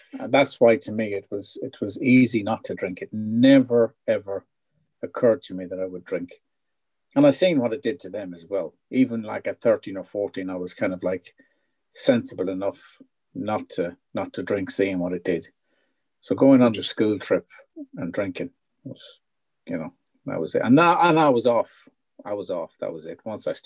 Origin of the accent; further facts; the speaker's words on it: Ireland; people always assume that A, being Irish, and second, big families, that there was always lots and lots of drink, but that was not the case with my family.